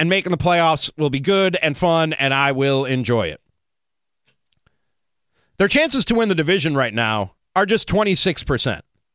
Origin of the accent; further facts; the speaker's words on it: Chicago, Illinois, United States; now in Milwaukee, United States; If you don't know, I live in Milwaukee. Don't worry. Born and raised in Chicago. Lifelong Bears fan.